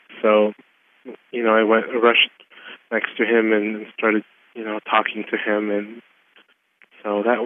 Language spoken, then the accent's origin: English; Sitka, Alaska, United States; And I said I was from Sitka, Alaska.